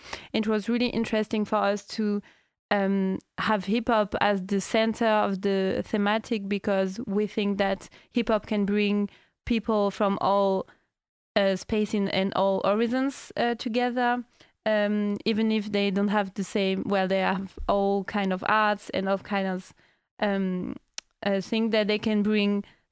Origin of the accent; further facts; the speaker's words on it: Dominican Republic; now in Bronx, United States; moi je viens de République Dominicaine j'habite dans le Bronx, je viens du Bronx